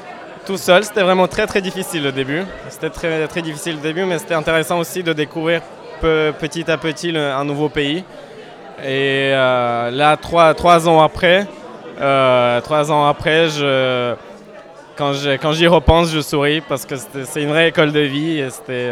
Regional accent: Kyiv, Kyiv City, Ukraine; je viens de Kiev, en Ukraine.

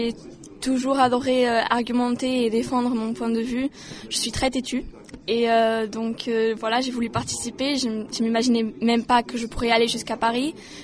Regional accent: Porto, Porto District, Portugal; je suis portugaise. Je vais au lycée français international de Porto et j'ai 15 ans.

